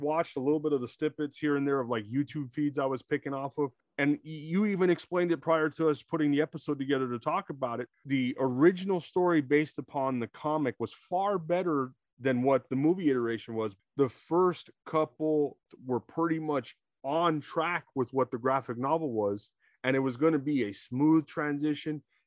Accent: Los Angeles, California, United States; this is a movie based upon the City of Angels, Los Angeles, my hometown

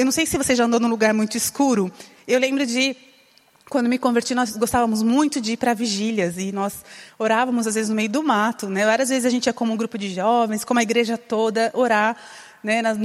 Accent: Santa Bárbara d'Oeste, São Paulo, Brazil; eu sou de uma região, minha infância, eu cresci ali em Santa Bárbara do Oeste, interior de São Paulo, uma cidade bem quente.

